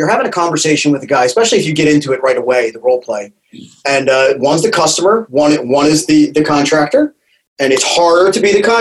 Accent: New Jersey, United States; listen, I'm from New Jersey.

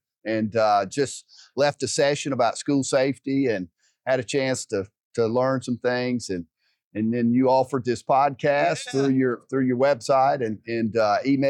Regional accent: Georgia, United States; And my hometown that I'd never worked in, they called. Yeah, I'd gone to the board meeting on a Thursday night in Wayne County, Georgia, and I get home, and my wife says, two people have called. The superintendent in Coffee County is resigned and going to retire.

